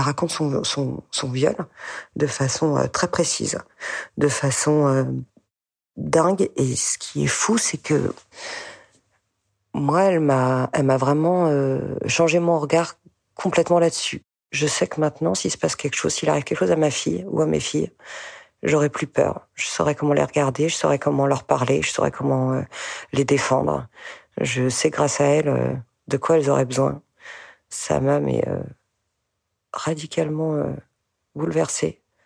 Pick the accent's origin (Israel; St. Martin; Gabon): Israel; Netanya, Central District; avant d'aller manger à 4 heures sur la plage quand j'étais petite à Natania.